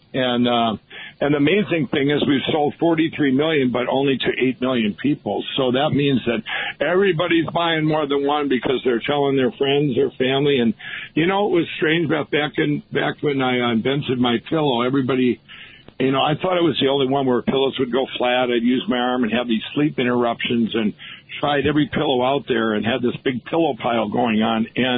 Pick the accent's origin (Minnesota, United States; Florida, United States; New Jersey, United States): Minnesota, United States; We did an event at U.S. Bank Stadium where the Super Bowl was in my home state of Minnesota.